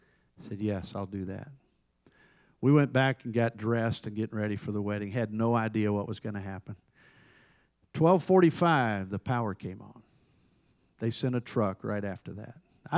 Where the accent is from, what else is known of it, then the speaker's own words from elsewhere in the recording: Charleston, South Carolina, United States; I said, I'm a pastor from Charleston, South Carolina.